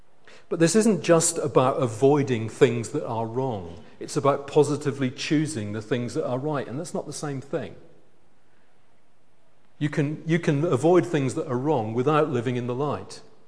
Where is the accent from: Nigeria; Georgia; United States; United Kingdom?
United Kingdom; Now, of course, all British people behave decently all the time because we're British and we're decent chaps, aren't we?